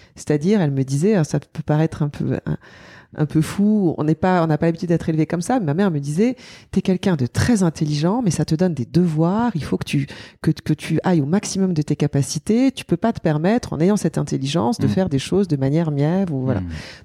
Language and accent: French; Paris, Île-de-France, France; born there; Je suis née à Paris, dans une famille où j'ai évidemment beaucoup de chance d'être née là où je suis née